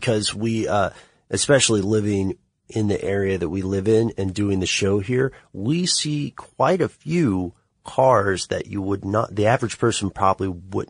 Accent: Nashville, Tennessee, United States; I'm from Tennessee. I have a city boy reputation I'll never be able to get rid of because I committed the grievous sin of being born in Nashville and not Appalachia.

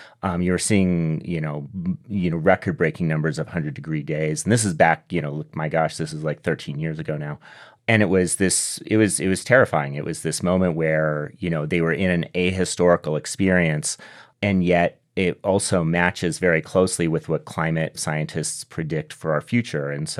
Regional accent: Southwest, United States; The reason why I wrote in the Colorado River and the Southwest is because I grew up in the Southwest.

